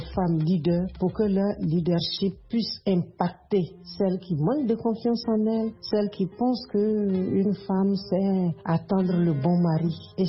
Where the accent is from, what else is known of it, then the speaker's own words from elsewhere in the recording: Côte d’Ivoire; psychopédagogue. Je suis de la Côte d'Ivoire.